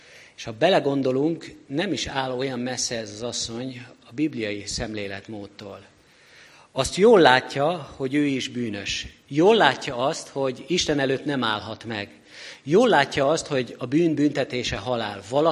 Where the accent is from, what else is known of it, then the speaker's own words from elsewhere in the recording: Budapest, Hungary; now in Nógrád County, Hungary; Én egy nagyvárosi gyerek vagyok, ott nőttem fel Budapest szívében, és most ott vagyok Nógrád megyében